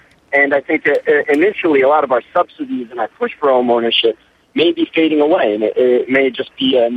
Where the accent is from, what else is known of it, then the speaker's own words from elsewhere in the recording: Connecticut, United States; But one of the things I do recognize in Atlanta, in my hometown of Connecticut, is that a lot of people are buying homes but are not owner-occupying.